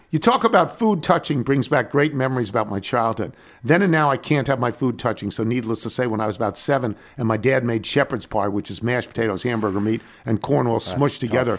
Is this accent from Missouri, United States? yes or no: no; Laurelton, New York, United States; I grew up in Laurelton, and your recent mention, that's just over the Queens line from Nassau